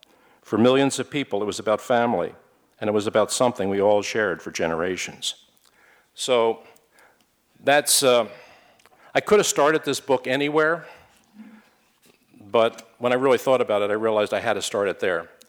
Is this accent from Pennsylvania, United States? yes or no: yes; Philadelphia, Pennsylvania, United States; And as a Philadelphian and as somebody who's been going to these games since I was 10 years old, it's been an amazing ride.